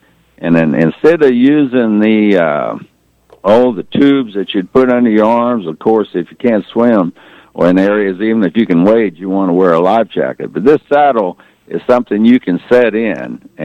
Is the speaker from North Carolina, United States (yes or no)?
no; Junction City, Kansas, United States; I have so many memories growing up in Junction City and hunting prairie chickens and the people I met in Dwight